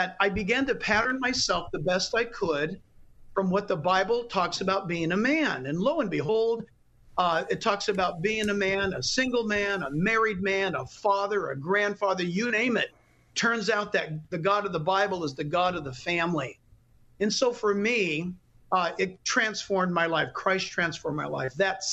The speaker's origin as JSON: {"language": "English", "town": "Coronado", "region": "California", "country": "United States", "tie": "born there", "said": "I was born in Coronado, San Diego."}